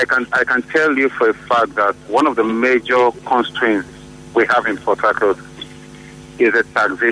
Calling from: Nigeria; I'm calling from Mbaba.

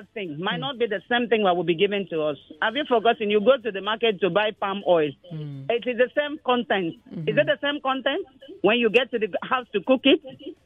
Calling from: Ilesha, Osun, Nigeria; I'm calling from Ilesha.

